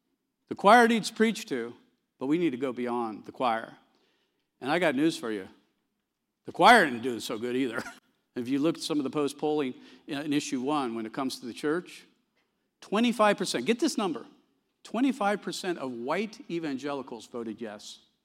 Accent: Columbus, Ohio, United States; I come from Columbus, Ohio, so I'm driving up here.

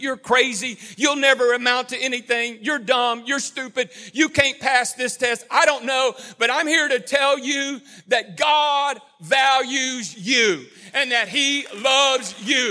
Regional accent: Cleveland, Ohio, United States; This was from a young lady that I grew up with in Cleveland and the church that my dad pastored there.

